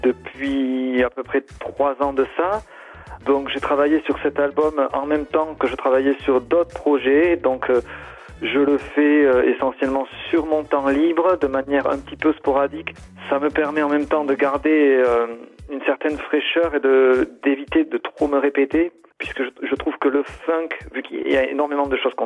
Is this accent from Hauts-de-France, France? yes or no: no; Nouvelle-Aquitaine, France; moi, je viens de la région du Pays Basque